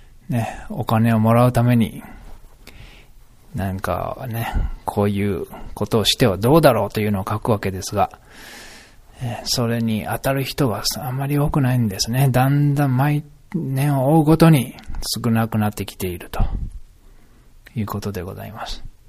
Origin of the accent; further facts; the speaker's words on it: Kansai, Japan; accent: Kansai; この、いつもの関西弁で喋って